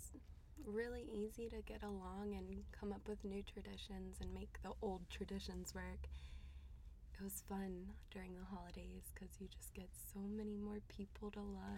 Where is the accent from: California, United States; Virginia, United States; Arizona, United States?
Virginia, United States; also born or lived in Gainesville, Virginia; I lived with my grandparents for a few in Northern Virginia until I was four, and I came here to the mo